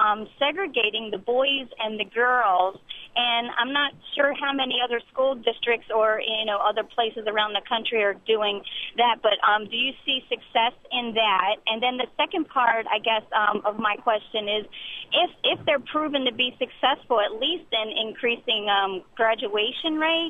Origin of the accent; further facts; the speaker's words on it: Baltimore, Maryland, United States; now in Cleveland, United States; I'm obviously from Cleveland, but originally from Baltimore, and both of those cities have struggling graduation rates.